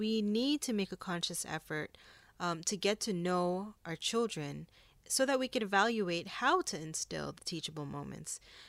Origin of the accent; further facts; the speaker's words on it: Fremont, California, United States; from Fremont, California, and I'm a mother of two.